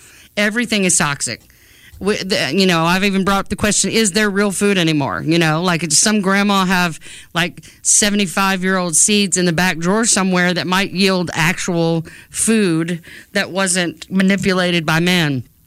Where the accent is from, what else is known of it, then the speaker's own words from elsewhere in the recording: Louisiana, United States; now in Tennessee, United States; We're both from Louisiana. I moved here, when my husband and I decided to relocate. I said, okay, I want to live in Tennessee.